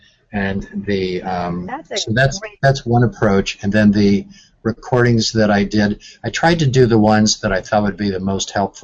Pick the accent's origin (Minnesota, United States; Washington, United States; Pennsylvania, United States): Minnesota, United States; I'm from Minnesota.